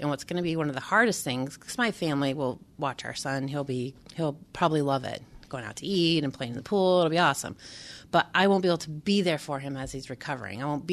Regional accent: Kansas, United States; born there; I was born in Kansas 3 months after him, so no.

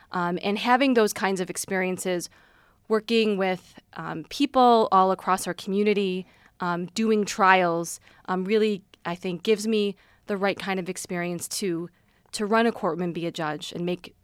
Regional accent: Greece, New York, United States; also born or lived in South Korea; So I grew up here. I grew up in the town of Greece in a big Italian-American family.

